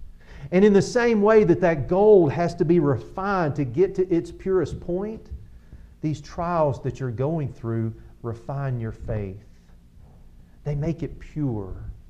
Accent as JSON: {"language": "English", "region": "Georgia", "country": "United States", "tie": "born or raised there", "said": "I'm a big sports fan. I grew up in Georgia. And so I grew up as a kid. My dad would take me to Atlanta Braves baseball games."}